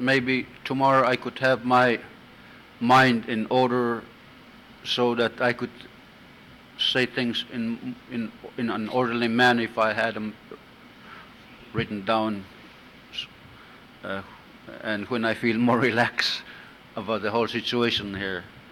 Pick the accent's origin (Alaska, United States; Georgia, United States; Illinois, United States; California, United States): Alaska, United States; Hooper Bay; When I was a young lady, I grew up in Hooper Bay.